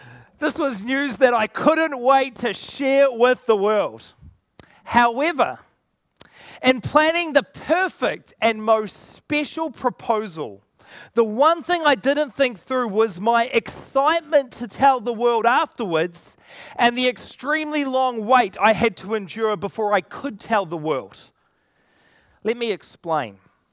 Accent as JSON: {"language": "English", "region": "Auckland", "country": "New Zealand", "tie": "born or raised there", "said": "I grew up in Auckland"}